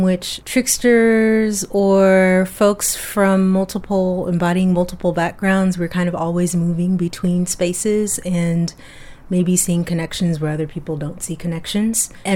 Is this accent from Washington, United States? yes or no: no; Detroit, Michigan, United States; born there; I was born in Detroit, but they're from the South.